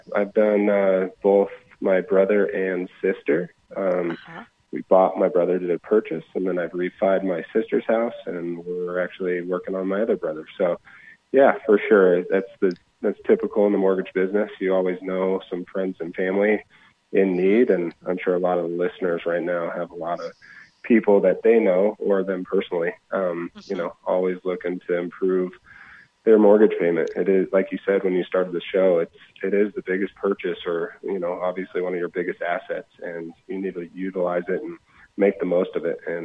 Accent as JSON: {"language": "English", "town": "Park City", "region": "Utah", "country": "United States", "tie": "born or raised there", "said": "I'm actually from Utah, grew up in Park City, and enjoying all the snow we're getting this week."}